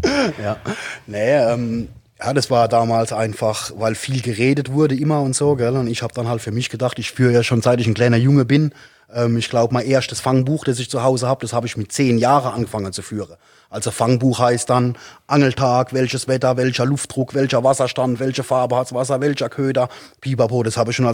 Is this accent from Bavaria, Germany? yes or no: no; Rhineland-Palatinate, Germany; born there; Ich komme ja gebürtig aus der Speyerer Gegend.